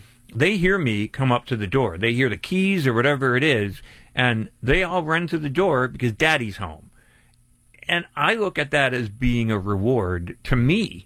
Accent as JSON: {"language": "English", "region": "Pennsylvania", "country": "United States", "tie": "born or raised there", "said": "I mean, I grew up a kid in Pennsylvania with a dog and a cat, and we used to breed beagles."}